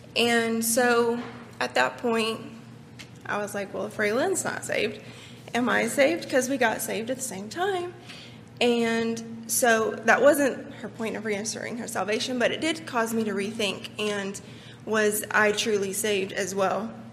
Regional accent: Collinsville, Oklahoma, United States; now in Rogers, United States; We live in Rogers, and we're moving from Oklahoma. I'm an Okie. This is my first time to live outside of Oklahoma. But I was raised in a Christian home in Collinsville, Oklahoma.

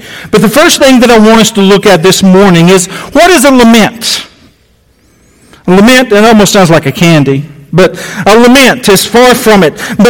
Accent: Alabama, United States; I'm from Alabama.

